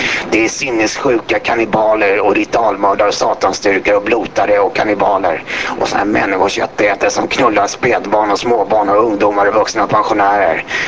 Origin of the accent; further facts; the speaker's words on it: Stockholm, Stockholm County, Sweden; born there; Ja visst, jag är född i Bagarmossen och min morsa har bott med mig